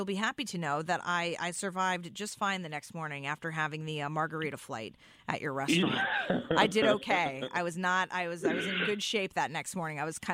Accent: Connecticut, United States; I love being near my family. I grew up in Connecticut, but it's just it's criminal.

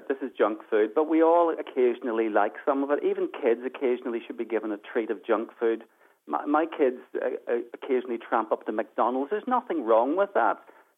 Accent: Lisburn, Northern Ireland, United Kingdom; But if this legislation, for example, were to pass in Lisburn, my hometown, most of the still open premises in Lisburn city centre would have to close.

